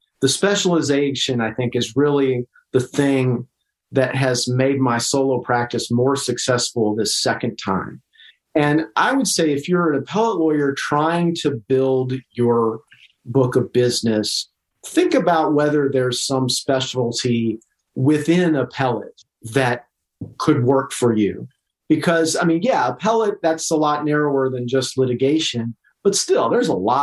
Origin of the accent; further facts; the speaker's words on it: Austin, Texas, United States; I'm from South Austin, so I say niche. I don't say niche.